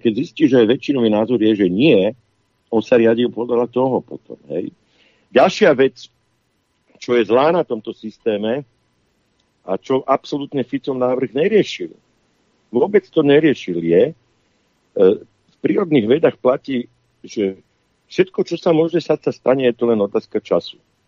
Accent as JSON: {"language": "Slovak", "town": "Bratislava", "region": "Bratislava Region", "country": "Slovakia", "said": "Ja som Bratislavčan, však to viete všetci."}